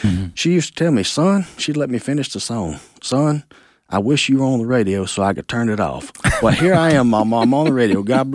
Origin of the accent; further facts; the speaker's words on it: Mississippi, United States; also born or lived in Tennessee / Atlanta; I was born in Tennessee, but at 6 months old, we moved to Mississippi, and I've kind of been there most of my life.